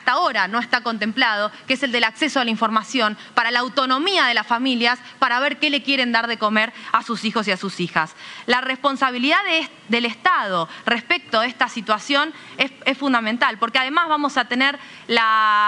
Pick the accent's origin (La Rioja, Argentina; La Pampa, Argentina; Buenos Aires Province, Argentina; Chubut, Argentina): Buenos Aires Province, Argentina; Lomas de Zamora; Nosotros en Lomas de Zamora, el distrito de donde vengo